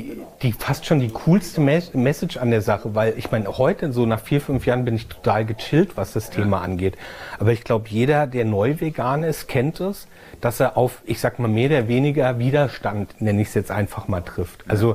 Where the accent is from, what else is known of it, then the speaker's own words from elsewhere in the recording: Mainz, Rhineland-Palatinate, Germany; weiß ja, ich bin so ein Lokalpatriot als Mainzer.